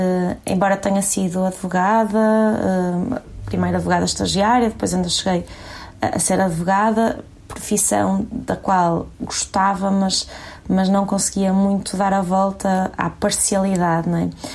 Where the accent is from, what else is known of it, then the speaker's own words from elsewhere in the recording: Porto, Portugal; Nasci e cresci no Porto